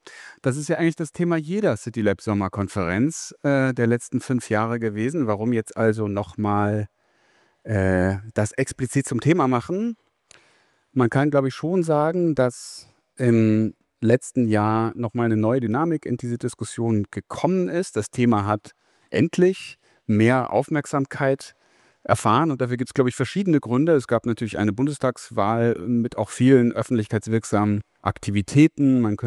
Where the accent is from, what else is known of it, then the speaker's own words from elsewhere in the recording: Frankfurt, Hesse, Germany; Frankfurt am Main. Meine Heimatstadt übrigens